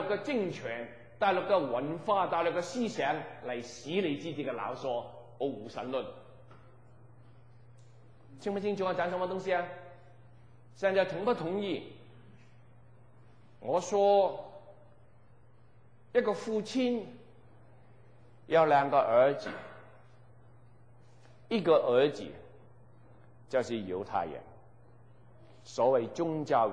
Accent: Hong Kong; moved away as an adult; now in Canada; 我从香港来，我以前一来到这个加拿大，我觉得这个文化这里不好那里不好

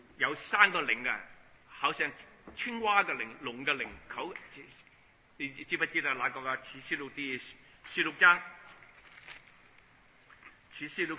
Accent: China; 我们中国人很多人都是以前都是拜偶像啊

